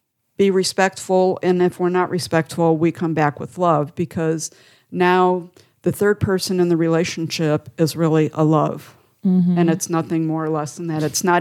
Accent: Cleveland, Ohio, United States; moved away as an adult; also born or lived in Middle East; I grew up in Cleveland. I lived my whole life in the greater Cleveland area.

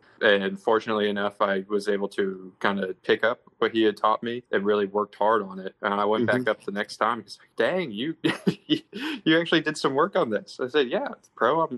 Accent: Florida, United States; some little more familiar grass growing up in Florida

